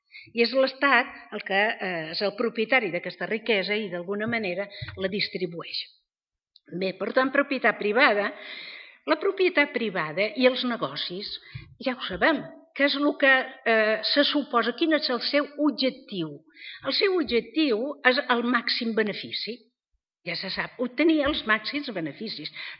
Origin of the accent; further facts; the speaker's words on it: Menorca, Balearic Islands, Spain; Jo a Menorca, perquè sóc de Menorca, com hem dit